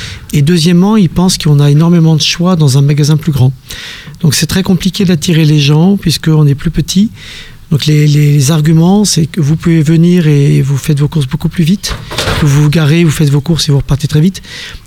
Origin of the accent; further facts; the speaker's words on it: Brittany, France; moved away as an adult; now in Switzerland; Ah non, je suis breton. Donc j'arrive de France, j'ai quitté la France en 2017 parce que je ne supportais plus mon propre pays